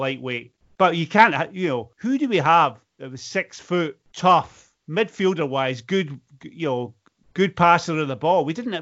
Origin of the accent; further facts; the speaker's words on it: Stirling, Scotland, United Kingdom; I mean, I grew up in Stirling